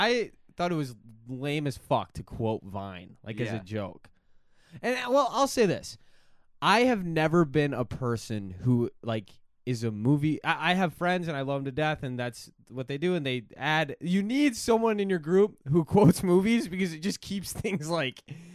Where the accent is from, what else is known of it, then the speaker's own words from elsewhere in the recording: Iowa, United States; I know I'm from Iowa, and people like to make jokes about me.